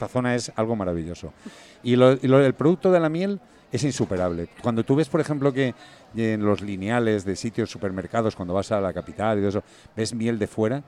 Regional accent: Ayora, Valencian Community, Spain; aquí estamos nosotros, lo que estamos cerca somos los de Ayora, pero lo que está muy lejos es Valencia.

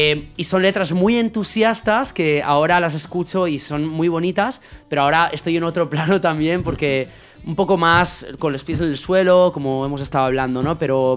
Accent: Ontinyent, Valencian Community, Spain; una en mi ciudad natal, Ontinyent, el 10 de mayo

